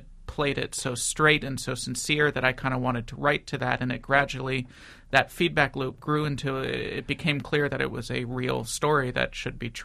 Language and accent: English; California, United States; I grew up in Southern California in kind of the suburbs of L.A.